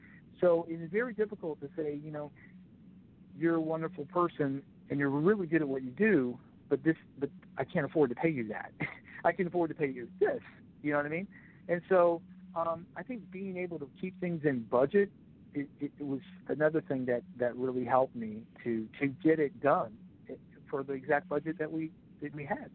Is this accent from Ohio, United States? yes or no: no; Florida, United States; They're not as close as they are in my home state, Florida.